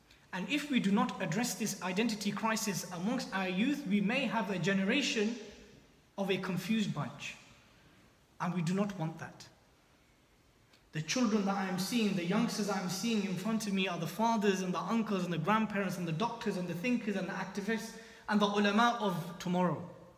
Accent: Bedford, East of England, United Kingdom; But then the crazy thing is here, when you speak to many white people, so where are you from? Well, I'm from Bedford.

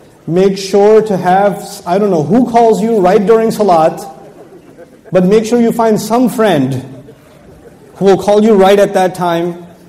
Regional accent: Texas, United States; I come from Texas, we have gun expos, right? So we really do, by the way. We have gun expo.

